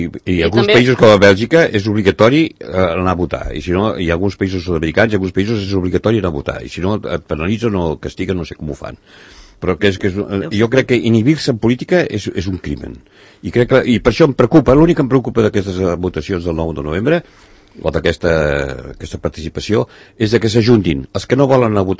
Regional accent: Catalonia, Spain; per poder exercir els meus drets com a català.

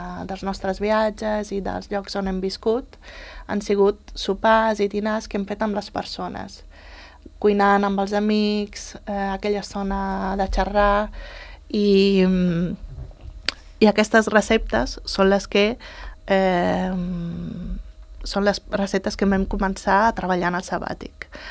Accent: Italy; Sí, sí, sí, sí. Soc italiana.

